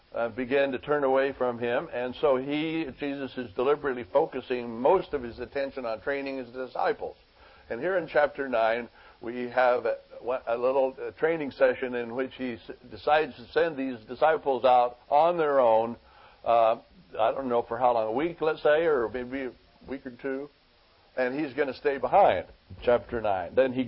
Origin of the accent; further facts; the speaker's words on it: Idaho, United States; I come from Idaho where there's lots of Mormons